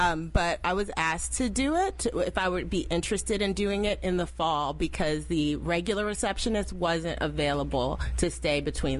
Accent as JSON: {"language": "English", "region": "New Jersey", "country": "United States", "said": "I'm from New Jersey."}